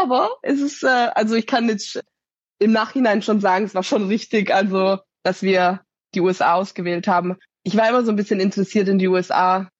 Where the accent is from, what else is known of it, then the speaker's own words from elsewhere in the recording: Öhringen, Baden-Württemberg, Germany; Ich bin 33 Jahre alt. Und ich komme aus Öhringen, das ist in Baden-Württemberg. Ich habe eigentlich mein Leben lang da gewohnt. Und ja, es ist halt eine Kleinstadt.